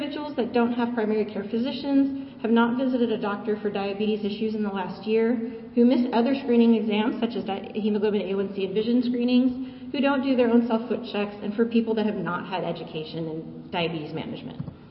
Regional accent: California, United States; I'm from California originally.

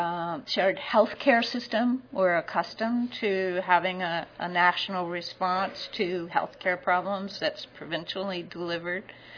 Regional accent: Kansas, United States; moved away as an adult; now in Canada; I'm originally from the States. I'm from Kansas, but I've been in Canada for most of my career.

